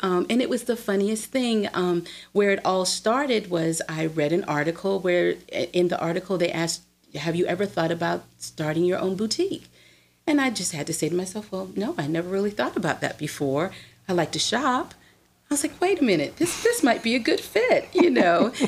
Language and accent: English; Tallahassee, Florida, United States; I was born down in Tallahassee, Florida, the state. And so I'm very used to warm, sunshiny climate all year round. I had a wonderful, wonderful upbringing there